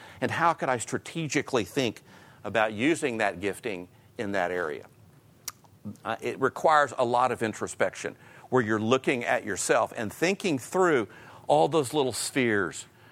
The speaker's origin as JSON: {"language": "English", "town": "Houston", "region": "Texas", "country": "United States", "tie": "born or raised there", "said": "I'm a Houston guy. I was born in Houston, 1952. Do the math. I'm 61"}